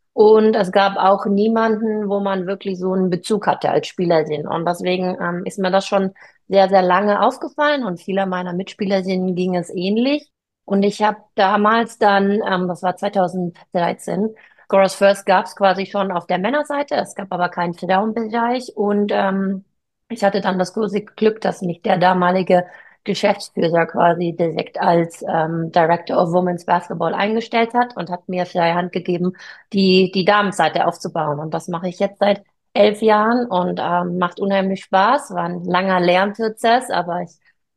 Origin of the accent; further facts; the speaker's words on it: Nördlingen, Bavaria, Germany; Ich bin in Nördlingen aufgewachsen. Das ist eine kleine Kleinstadt in Bayern, aber eine sehr, sehr basketballverliebte Kleinstadt.